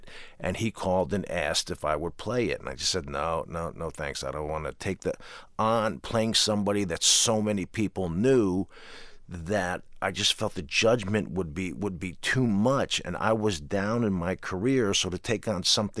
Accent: New Jersey, United States; I'm a jock from New Jersey.

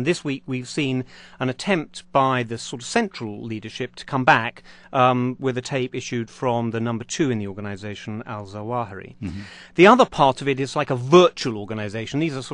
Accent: United Kingdom; I'm British.

